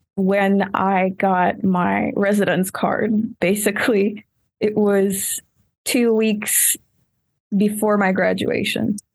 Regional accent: Izmail, Odesa Oblast, Ukraine; moved away as an adult; now in Indiana, United States; I am a citizen of Ukraine. I am also a resident of Indiana. I was born in Ukraine, in South Ukraine, in a little town called Ismail. I went to school, went to art school. I started college there.

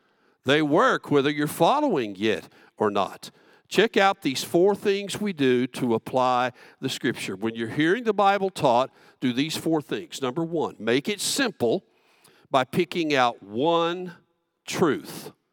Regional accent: Texas, United States; accent: Southern; I'm a Texican, I'm a Southerner, I have this accent, I talk slowly.

